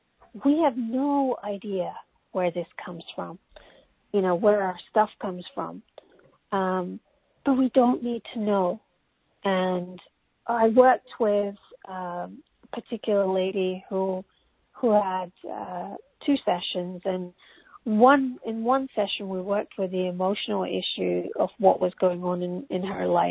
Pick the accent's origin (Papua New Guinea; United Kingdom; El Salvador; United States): United Kingdom; England; I'm from England